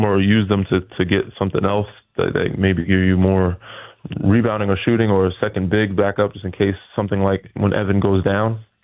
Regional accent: New York, United States; And I grew up in New York, but I was never a Knicks fan.

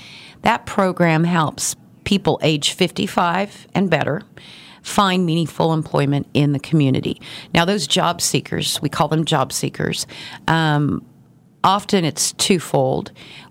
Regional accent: Garden City, Kansas, United States; now in Wichita, United States; I've been in Wichita for 30 years, but I'm originally from Garden City, Kansas.

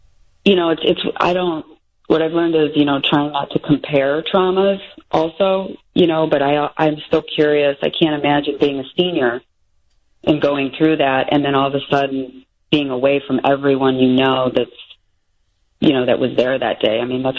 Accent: Littleton, Colorado, United States; where are you from? even sometimes what high school did you go to. And I knew early on that as soon as I said Littleton, you know, they kind of look at you cross-eyed, like, how do I know that city?

